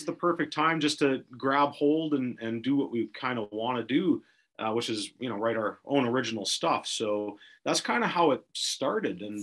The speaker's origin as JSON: {"language": "English", "region": "Saskatchewan", "country": "Canada", "also_born_or_lived": "British Columbia", "lives_now": "Okanagan, Canada", "said": "Like, we're from Saskatchewan originally, moved to BC, moved back to Saskatchewan because we had sick family, came back to Langley area, moved back to the Okanagan here."}